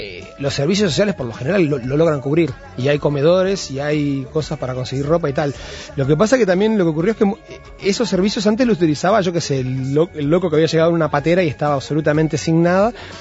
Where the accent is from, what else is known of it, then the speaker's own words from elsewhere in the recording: Mexico; now in Uruguay; yo también me crié en México y después terminé en Uruguay.